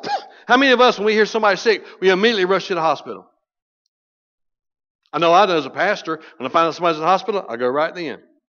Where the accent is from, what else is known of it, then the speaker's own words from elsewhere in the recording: North Carolina, United States; I was raised in Pamlico County, didn't even know what a pool was. I was used to being stuck in sand and getting my feet on barnacles and getting jellyfish wrapped around my legs.